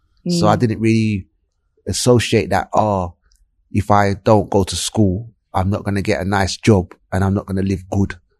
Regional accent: London, United Kingdom; Well, I grew up in South London, Clapham.

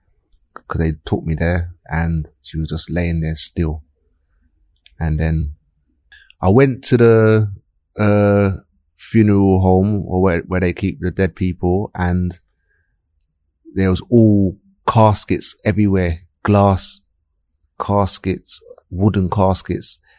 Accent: London, United Kingdom; Well, I grew up in South London, Clapham.

